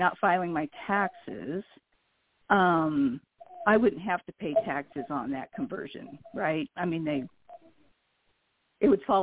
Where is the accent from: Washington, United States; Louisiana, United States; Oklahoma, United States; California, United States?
Washington, United States; I'm from Washington State.